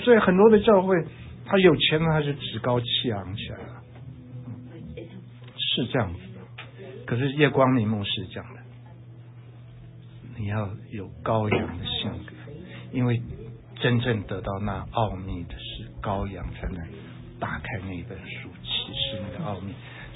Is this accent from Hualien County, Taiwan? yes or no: no; Hsinchu, Hsinchu City, Taiwan; also born or lived in Pingtung; 我从小长在新竹，生在新竹，对不对？我不是生在新竹，我生在屏东，一岁搬到新竹。